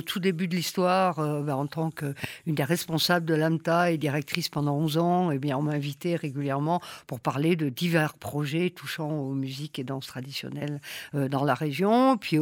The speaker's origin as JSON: {"language": "French", "region": "Auvergne-Rhône-Alpes", "country": "France", "said": "Je suis du Cantal, le plus beau pays du monde"}